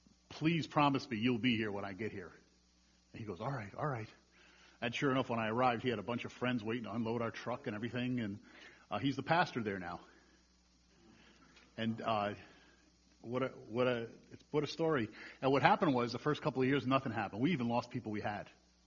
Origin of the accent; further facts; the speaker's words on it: New England, United States; I'm from New England, and I was pastoring in New England.